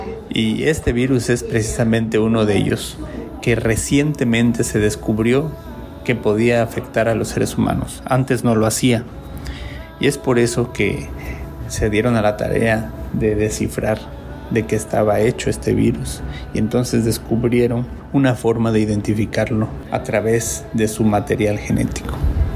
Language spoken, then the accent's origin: Spanish; Mexico; Nosotros como mexicanos tenemos condiciones que ayudan a que este virus se establezca en nuestros cuerpos